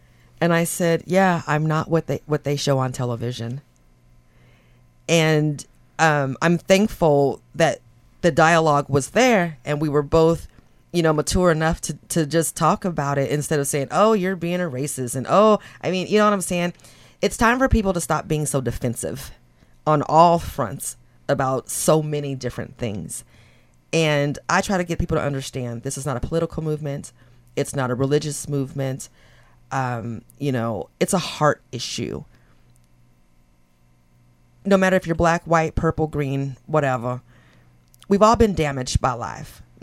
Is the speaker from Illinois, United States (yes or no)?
no; Redondo Beach, California, United States; now in Tillamook County, United States; community like North Coast, or in specifically North Tillamook County, is nothing different than how I grew up in Redondo Beach.